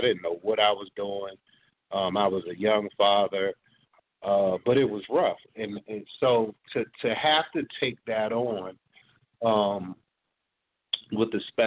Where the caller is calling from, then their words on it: Virginia, United States; I'm calling from Virginia.